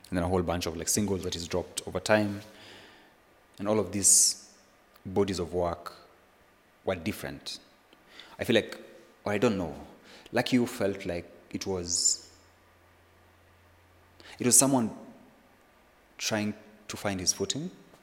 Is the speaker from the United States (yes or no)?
no; Kenya; it's this podcast sort of becomes me championing what it means for me being a Kenyan.